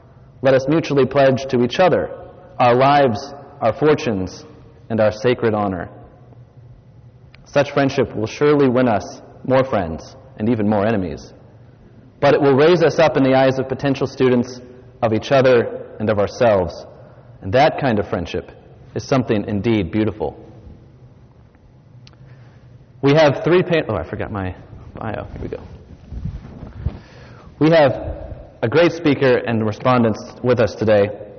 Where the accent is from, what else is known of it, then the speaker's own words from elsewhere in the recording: Georgia, United States; like myself, reared in Georgia